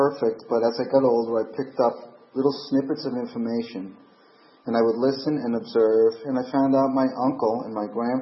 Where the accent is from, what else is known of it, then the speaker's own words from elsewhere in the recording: Manhattan, New York, United States; born there; I was born in Manhattan in 1949.